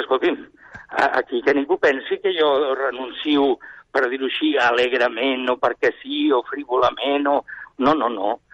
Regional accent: Catalonia, Spain; soc català.

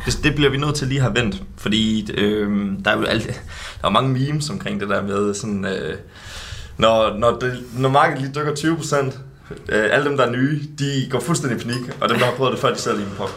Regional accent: Jutland, Denmark; jeg er fra Jylland. Så jeg har jo været med GoMore herover til København.

